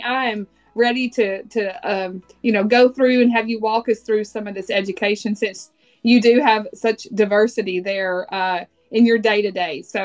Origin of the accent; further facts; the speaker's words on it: New York, United States; accent: New York; Usually people say … I'm like, my accent is clearly New York. It's clearly New York.